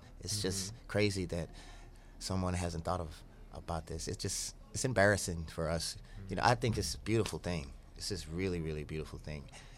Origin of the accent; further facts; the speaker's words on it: Texas, United States; I'm from Texas, and I've been singing since I was 3.